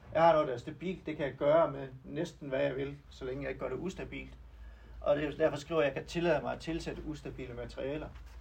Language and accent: Danish; North Denmark Region, Denmark; Og jeg er fra Vendsyssel, der er højt til himlen.